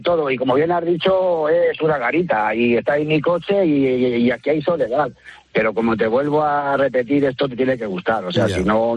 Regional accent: Daimiel, Castilla-La Mancha, Spain; Yo soy de Daimiel, no sé si conoces.

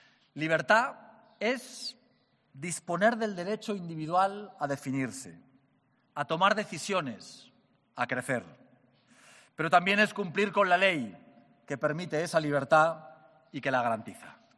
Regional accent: Aragon, Spain; accent: Aragonese

